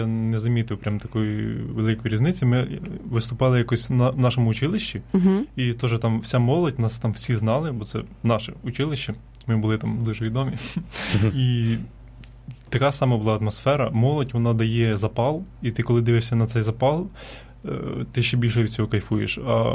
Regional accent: Vinnytsia, Vinnytsia Oblast, Ukraine; Ну, ми взагалі ж з Вінниці, і то ми багато хтось з району, угу. Хтось з самої Вінниччини

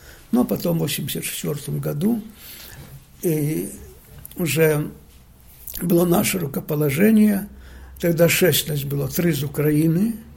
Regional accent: Belarus; Ну, я с Беларуси был тогда.

